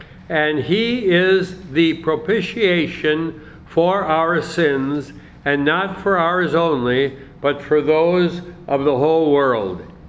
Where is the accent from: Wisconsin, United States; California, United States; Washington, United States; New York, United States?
Wisconsin, United States; Green Bay; I remember growing up in Green Bay, Wisconsin, and all my playmates were Catholic